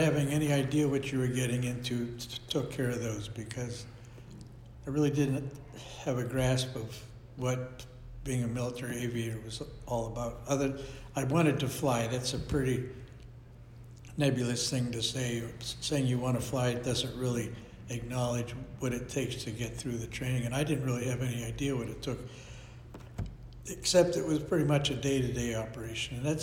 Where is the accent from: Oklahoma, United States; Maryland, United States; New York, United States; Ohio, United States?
Ohio, United States; Well, I come from Ohio, a little steel town in Ohio, and people are very conservative.